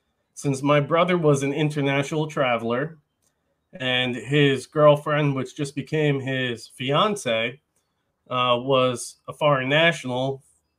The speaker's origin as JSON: {"language": "English", "region": "New York", "country": "United States", "said": "I'm from Long Island, and in 2001, when 9/11 happened, I was 17 in college."}